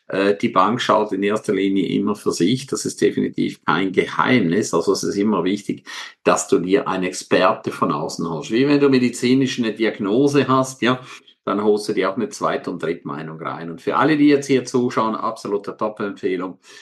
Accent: Switzerland; für mich als Schweizer Horrorszenario unvorstellbar gewesen

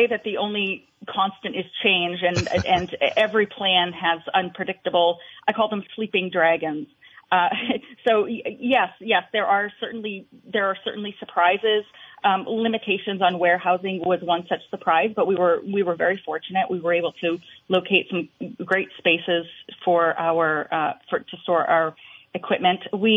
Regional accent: Vermont, United States; And I grew up here. I grew up in Vermont and in the 80s, and high-speed internet was not an option.

